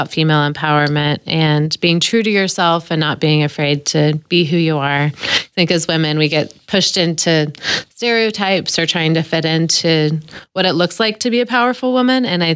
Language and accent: English; Tulsa, Oklahoma, United States; growing up in Tulsa, I would ride my bike downtown because I lived in Kendall Whittier and I'd ride my bike down to the Central Library.